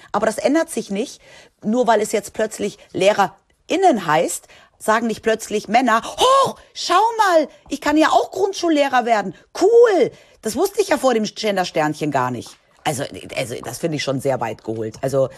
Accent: Spain; Ich bin ja in Spanien aufgewachsen.

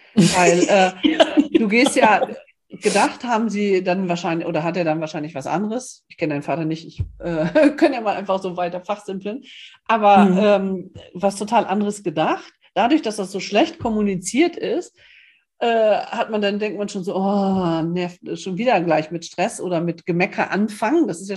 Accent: Osnabrück, Lower Saxony, Germany; born there; now in Emsland, Germany; Ich komme ja gebürtig aus Osnabrück und das ist ganz dicht an Hannover, Hochdeutsch. Ne? So. Mhm. Und dann wohne ich jetzt ja im Emsland, das ist dann wieder Plattdeutsch. Aber da ich dann zu spät hergezogen bin, kann ich das auch nicht.

